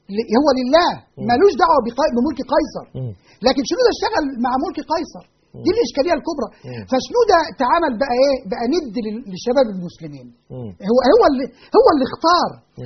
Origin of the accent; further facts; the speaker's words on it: Egypt; نحن لسنا أقباط. احنا مسلمين مصريين.